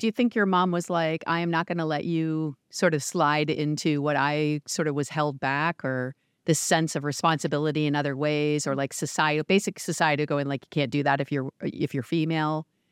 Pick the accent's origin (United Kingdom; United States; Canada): Canada; So I'm a Canadian.